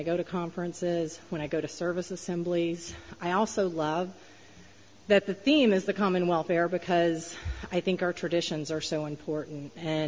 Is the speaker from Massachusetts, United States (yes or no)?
no; Texas, United States; So I grew up in Texas, right outside of Dallas area, and I just had a really rough upbringing.